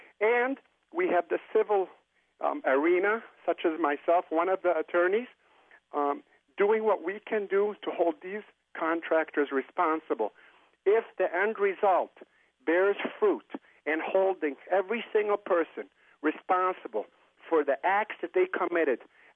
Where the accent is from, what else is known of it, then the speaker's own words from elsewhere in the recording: United States; Then I told them I was American. I was telling them, I'm an American also.